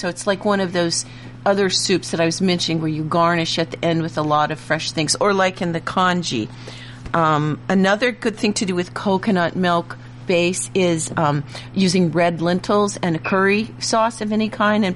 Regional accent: Midwest, United States; the kind I grew up in the Midwest is the kind of longer, pointy

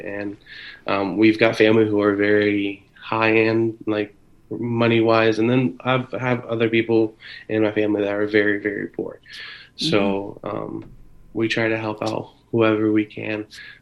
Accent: Des Moines, Iowa, United States; born there; So I was born in Des Moines.

